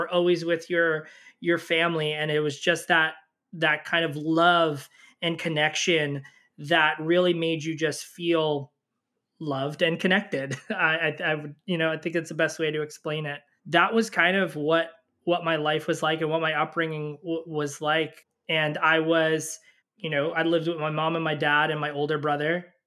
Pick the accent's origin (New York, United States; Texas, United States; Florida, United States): New York, United States; New York City; I grew up in New York City, working middle-class family, very tight-knit Italian family